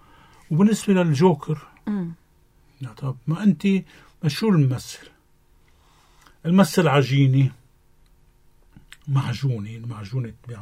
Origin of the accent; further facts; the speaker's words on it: Lebanon; مع انا لبناني